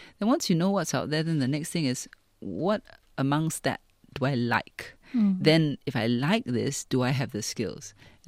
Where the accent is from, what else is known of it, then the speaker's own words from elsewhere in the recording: Singapore; we're Singaporean.